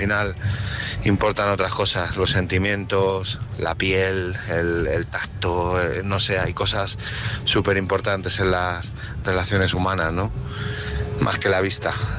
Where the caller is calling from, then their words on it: Madrid, Community of Madrid, Spain; Buenas noches, chicos … otra vez.